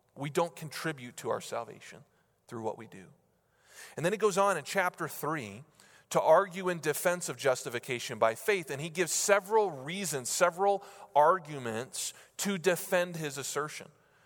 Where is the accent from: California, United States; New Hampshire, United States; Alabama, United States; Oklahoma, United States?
New Hampshire, United States; I grew up in New Hampshire and attended college in South Carolina.